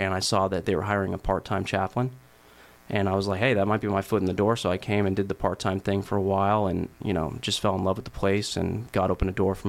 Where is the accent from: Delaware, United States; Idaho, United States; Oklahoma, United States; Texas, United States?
Idaho, United States; Boise; also born or lived in South Carolina / Oregon; Lived in South Carolina for a while, yeah. And Oregon. And anyways, but I grew up in Boise, Idaho, which is where I kind of say that I'm from, because that's where I went to high school and everything.